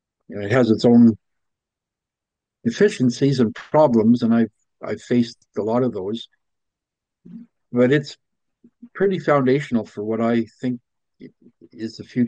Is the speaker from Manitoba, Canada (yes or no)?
yes; Winnipeg, Manitoba, Canada; I grew up in Winnipeg, but I spent most of my weekends and summer holidays on my uncle's farm at Minto